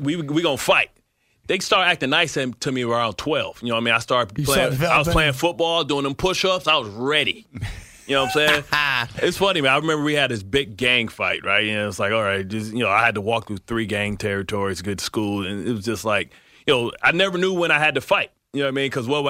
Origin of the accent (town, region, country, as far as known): Detroit, Michigan, United States; born or raised there